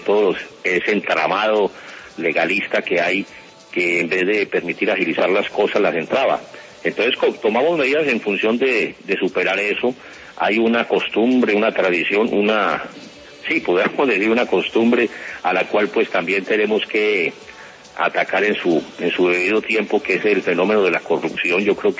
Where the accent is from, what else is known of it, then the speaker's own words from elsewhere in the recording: Colombia; Si somos colombianos que queremos a Colombia y queremos nuestra patria